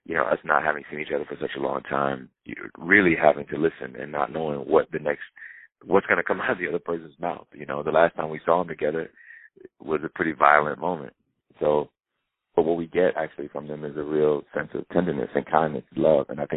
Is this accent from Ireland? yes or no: no; the South, United States; And so, you know, thinking about where I grew up in the South, I think that that's true there too